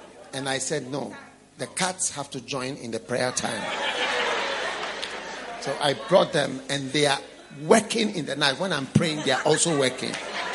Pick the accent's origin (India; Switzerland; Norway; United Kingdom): Switzerland; Because I'm from Switzerland too.